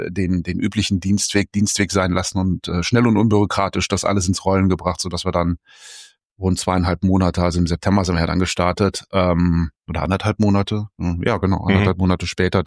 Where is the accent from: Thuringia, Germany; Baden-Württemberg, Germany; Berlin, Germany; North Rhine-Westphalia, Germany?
North Rhine-Westphalia, Germany; Euskirchen; Wir kommen aus Euskirchen.